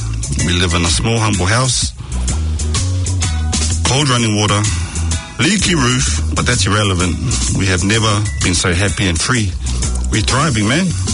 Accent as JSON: {"language": "English", "town": "Grey Lynn", "region": "Auckland", "country": "New Zealand", "tie": "born or raised there", "said": "We grew up in Grey Lynn. My brothers and I were born and raised in Grey Lynn."}